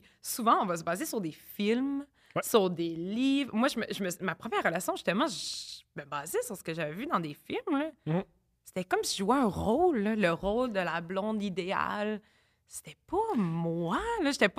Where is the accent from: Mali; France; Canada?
Canada; Gatineau, Quebec; Non, mais Gatineau, moi, je viens du hood de Gatineau.